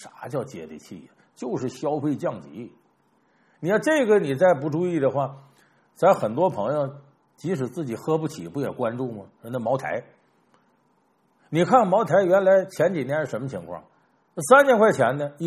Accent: Harbin, Heilongjiang, China; 我还记得就是我老家哈尔滨

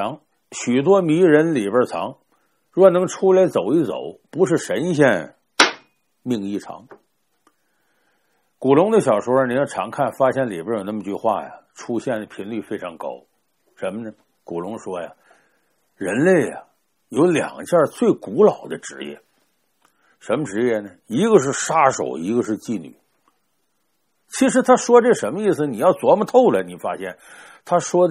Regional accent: China; 那不外乎我们中国人讲叫食色性也嘛

